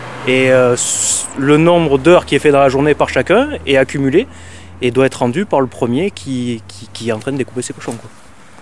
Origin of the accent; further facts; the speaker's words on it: Auvergne-Rhône-Alpes, France; je ne suis pas originaire d'ici, je suis originaire du Cantal. Et ensuite, j'ai bossé dans un grand domaine de chasse et de nature dans le Var. Je suis revenu ici pour des raisons familiales